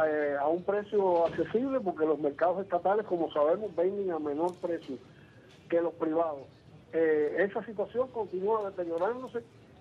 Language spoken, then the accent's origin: Spanish; Cuba; nosotros los cubanos comunes y corrientes.